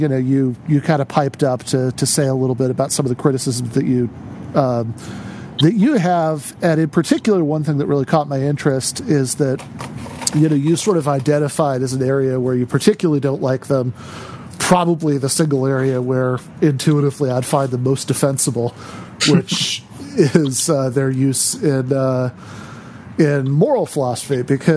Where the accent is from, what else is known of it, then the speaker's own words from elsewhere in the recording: East Lansing, Michigan, United States; moved away as an adult; I grew up in East Lansing, and then I started off college at Lansing Community College